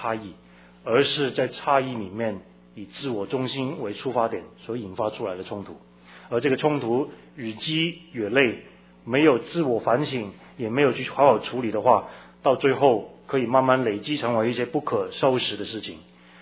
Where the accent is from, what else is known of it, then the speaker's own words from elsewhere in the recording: Hong Kong; 我从小在香港长大，我太太在台湾长大